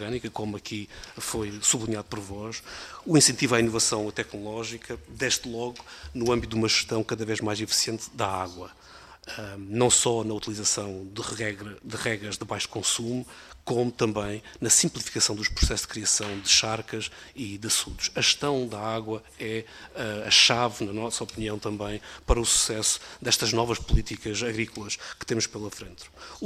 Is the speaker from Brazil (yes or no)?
no; Faro, Portugal; mas eu sou algarvio e ainda por cima muito bairrista.